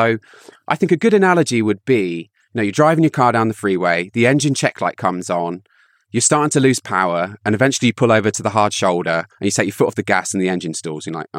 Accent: United Kingdom; being British, they think I've got mad cow disease

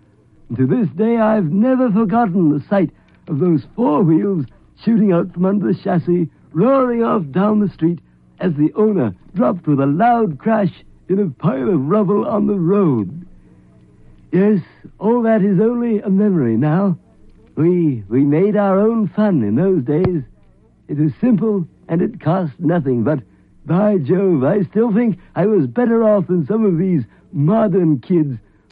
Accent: Toronto, Ontario, Canada; another game I used to enjoy as a boy growing up in Toronto

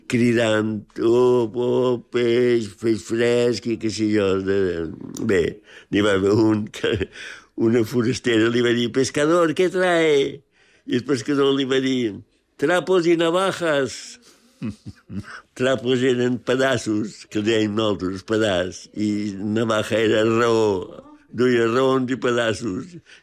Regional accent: Es Castell, Balearic Islands, Spain; Quan jo era petit, Es Castell era... Per jo era molt alegre, era molt agradable.

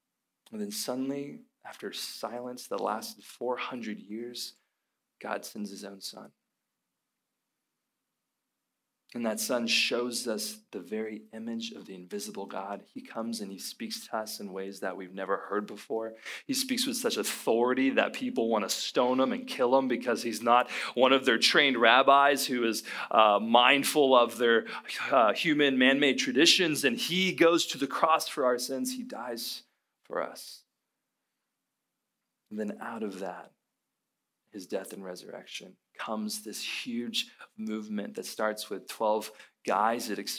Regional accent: College Station, Texas, United States; also born or lived in Dallas; I grew up in College Station for my whole life, and I remember moving to Dallas shortly after college

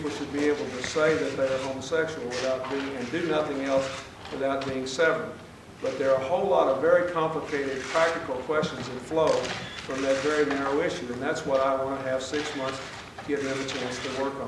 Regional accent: Hot Springs, Arkansas, United States; she also grew up in my hometown of Hot Springs, Arkansas. We grew up in the same town.

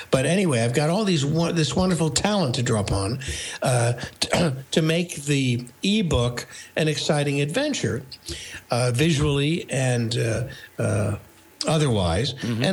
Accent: New York, United States; Yeah, my life growing up in New York and my adventures with my dad and mom

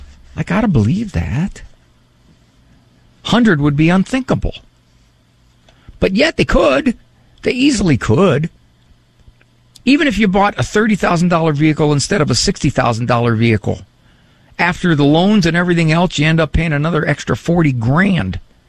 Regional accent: Ohio, United States; There's a parish in my hometown called St. Joseph's. Spectacularly beautiful parish. Big parish. At one time in the 60s, it was the largest elementary school in Stark County, Ohio.

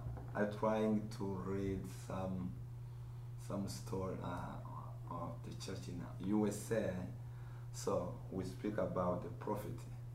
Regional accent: DR Congo; English is a second language; also born or lived in Phoenix, Arizona; now in United States; We are from Africa, Congo. So I've been here in the U.S. 7 years, and my brother is almost 2 years.

